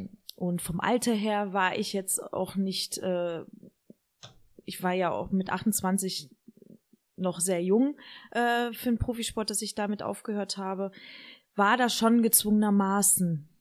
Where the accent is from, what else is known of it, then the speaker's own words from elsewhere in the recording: Herne, North Rhine-Westphalia, Germany; born there; ich bin in Herne geboren. Ich, meine Eltern kommen aus Marokko.